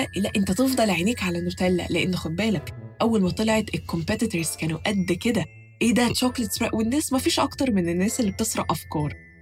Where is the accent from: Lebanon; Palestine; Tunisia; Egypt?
Egypt; بس دي مش عندنا في مصر